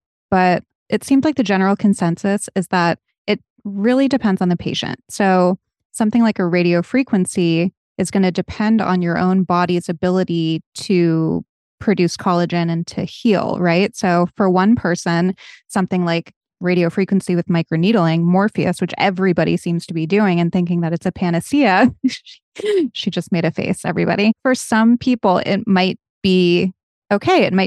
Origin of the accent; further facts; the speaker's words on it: New England, United States; I'm from New England, where in the early 2000s, it was trendy to be as tan as humanly possible.